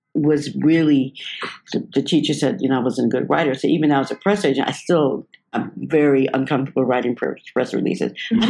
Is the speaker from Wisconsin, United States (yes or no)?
no; Westbury, New York, United States; But, you know, I grew up in Westbury, Long Island in 1943.